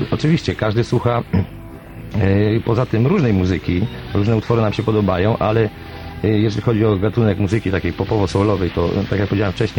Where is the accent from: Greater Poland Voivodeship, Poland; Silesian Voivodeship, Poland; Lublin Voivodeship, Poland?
Lublin Voivodeship, Poland; Kraśnik; Tak, pochodzimy z Kraśnika.